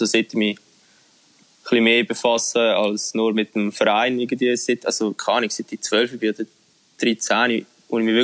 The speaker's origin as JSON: {"language": "German", "country": "Switzerland", "said": "Und bei uns in der Schweiz ist einfach, sobald mal irgendwie ein bisschen Resultat ist oder so, du bist eigentlich überwacht von A bis Z."}